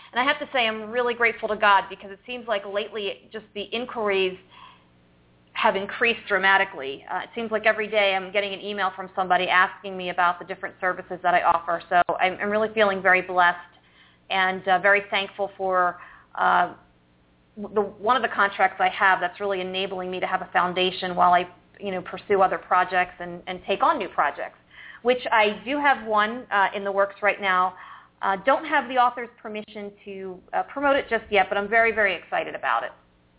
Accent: Pennsylvania, United States; We are both from Pennsylvania. I believe Daniela still lives there, not too far from where I grew up.

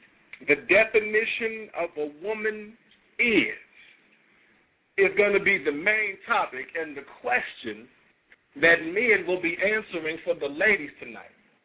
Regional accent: Kansas City, Missouri, United States; the city of Joplin, Missouri, which is very close to my hometown of Kansas City, Missouri, was damaged beyond belief.

